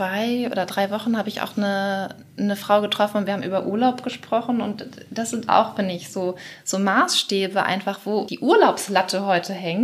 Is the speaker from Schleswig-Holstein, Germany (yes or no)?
yes; Schleswig-Holstein, Germany; Ich komme aus Schleswig-Holstein.